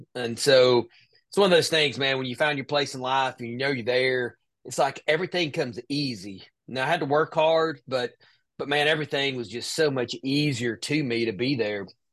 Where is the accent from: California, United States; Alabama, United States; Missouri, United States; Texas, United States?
Alabama, United States; But no, brother, I'm originally from Alabama. I grew up in rural Alabama, North Alabama